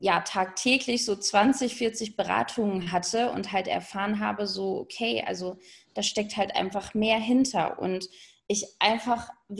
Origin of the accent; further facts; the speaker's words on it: North Rhine-Westphalia, Germany; Gerade frisch in meine Traumregion Bayern gezogen. Und aufgewachsen im Hochsauerlandkreis.